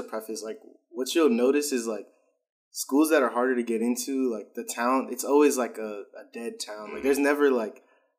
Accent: Dorchester, Massachusetts, United States; like I'm originally from Dorchester, Massachusetts. So I really wanted to go back to Boston.

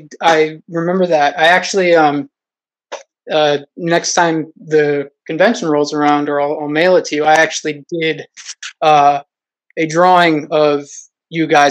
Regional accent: Poughkeepsie, New York, United States; I'm a freelance illustrator from Poughkeepsie, New York.

